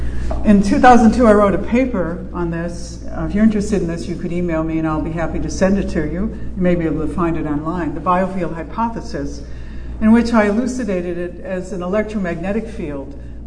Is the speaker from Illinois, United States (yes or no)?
yes; Chicago, Illinois, United States; moved away; Chicago is my hometown, although I left 40-something years ago and lived on both coasts since.